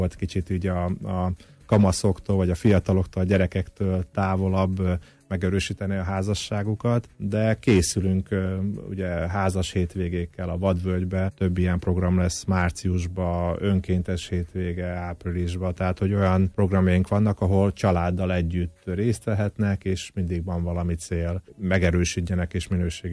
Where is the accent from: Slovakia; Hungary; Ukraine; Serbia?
Ukraine; Zakarpattia Oblast; legyünk büszkék arra, hogy magyarok vagyunk, még akkor is, hogyha gyakorlatilag Kárpátalján most legnehezebb sorsban van az egész Kárpát-medencében, hiszen 4 éve háború zajlik, olyan országban élünk